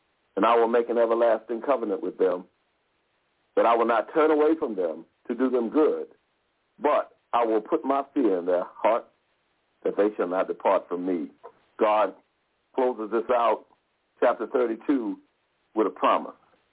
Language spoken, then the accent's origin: English; United States; I, as an American, look and see the test scores from across the world. When I was growing up, they told me we were the greatest nation in the world.